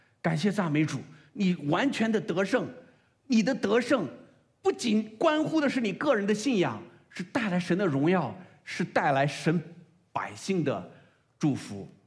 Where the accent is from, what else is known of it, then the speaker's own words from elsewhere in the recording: China; 我们中国人很会励志啊，我们会励志。